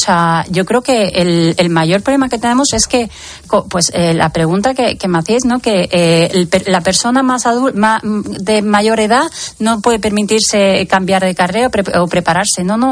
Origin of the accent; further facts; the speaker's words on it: Andalusia, Spain; está ganando campo, mi tierra Andalucía